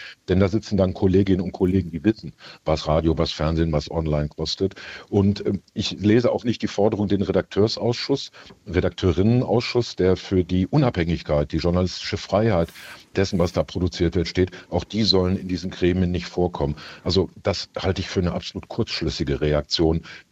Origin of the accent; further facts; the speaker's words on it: North Rhine-Westphalia, Germany; ich komme aus dem Ruhrgebiet